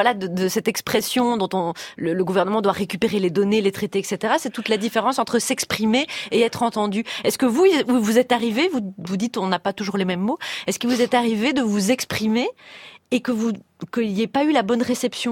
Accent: Belgium; nous, en tant que Belges, on trouve que vous vous exprimez déjà beaucoup tout le temps

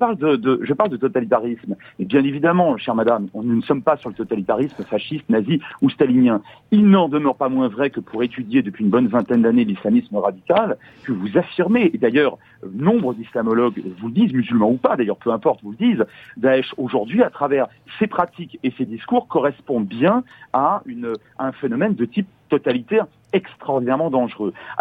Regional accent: France; moi je suis français donc je parle en tant que citoyen français

